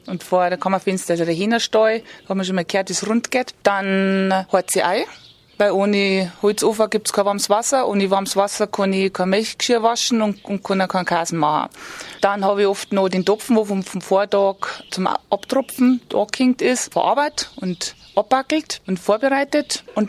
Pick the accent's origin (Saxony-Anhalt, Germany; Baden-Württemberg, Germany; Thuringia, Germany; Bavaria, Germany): Bavaria, Germany; Es ist nur so, dass bei uns in Bayern diese 2 Begriffe oft ineinander fließen.